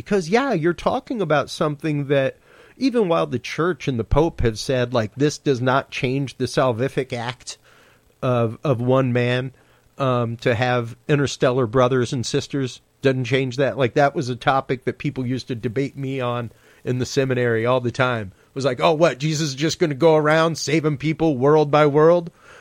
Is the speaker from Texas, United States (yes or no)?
yes; Houston, Texas, United States; I'm from Houston, Texas.